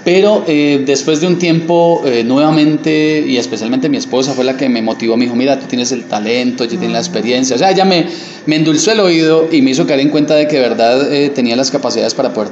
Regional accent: Florida, Valle del Cauca, Colombia; como colombianos, como vallecaucanos, y nosotros como floridanos, pues hemos sido resilientes a todo lo que vivimos

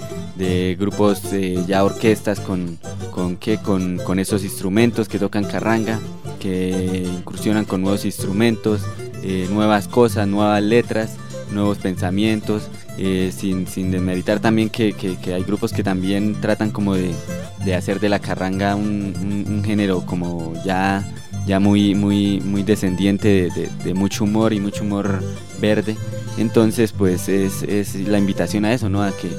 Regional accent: Boyacá, Colombia; nos llamen boyacos, boyacenses, del interior, de la tierrita, porque eso somos esos, y no debe darnos pena de que somos boyacos, boyacenses

